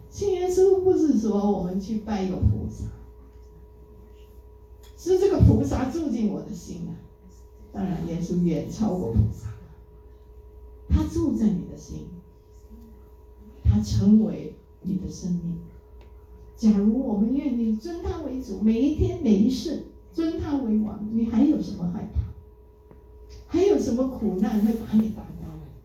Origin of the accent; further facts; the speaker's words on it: China; 所以亲爱的朋友，我们中国人很念啊，很尊敬我们的祖宗